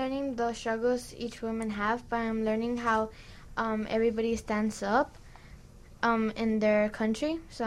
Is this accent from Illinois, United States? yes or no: yes; Chicago, Illinois, United States; I'm from Chicago, and I go to Benito Juarez.